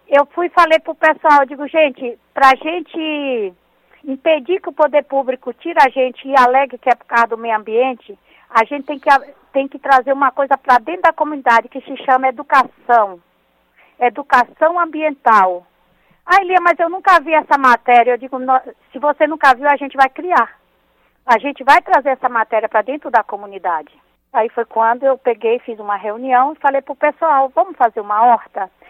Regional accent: Itaberaba, Bahia, Brazil; moved away as an adult; now in São Paulo, Brazil; Eu sou do interior da Bahia, sou lá de Itaberaba, que fica a 3 horas de Salvador.

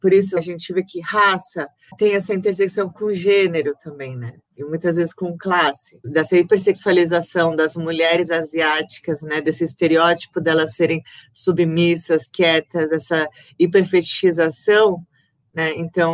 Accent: Brazil; E há muito tempo a gente tem falado que a gente é brasileiro.

